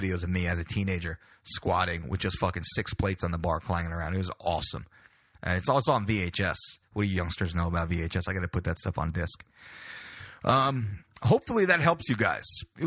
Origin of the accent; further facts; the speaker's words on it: Belmar, New Jersey, United States; He has two gyms in New Jersey, one of which is near my hometown of Belmar.